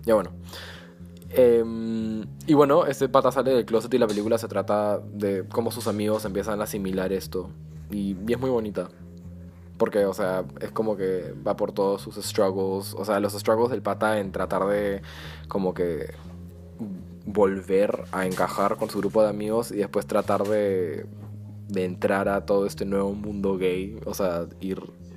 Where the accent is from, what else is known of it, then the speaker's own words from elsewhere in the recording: Spain; En verdad, yo soy español.